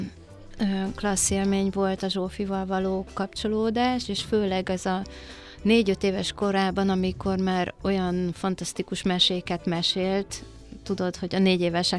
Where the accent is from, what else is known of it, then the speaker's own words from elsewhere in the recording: Budapest, Hungary; Én részben zuglói vagyok.